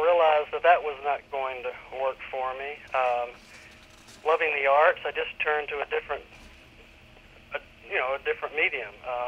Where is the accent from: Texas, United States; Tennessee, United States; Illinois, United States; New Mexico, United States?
Tennessee, United States; Memphis; I have one brother and then my parents, and I grew up in Memphis, and I had a lot of relatives who lived out in the country